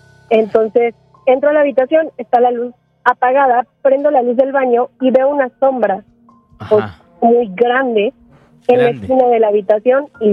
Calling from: Mexico City, Mexico; de la Ciudad de México y les tengo una historia

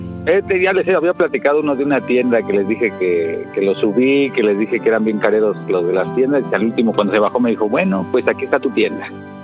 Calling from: Querétaro, Mexico; Bueno, ahorita estoy en Querétaro, hermano.

